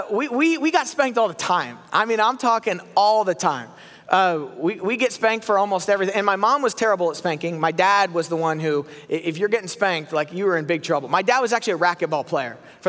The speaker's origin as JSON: {"language": "English", "region": "Florida", "country": "United States", "tie": "born or raised there", "said": "and we grew up in Florida. We had a wood house."}